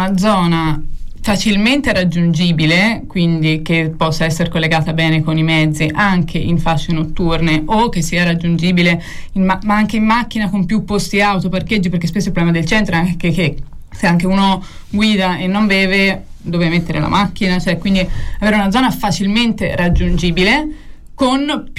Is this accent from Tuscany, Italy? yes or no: yes; Florence, Tuscany, Italy; io sono di Noltrarno, sto spesso anche in San Frediano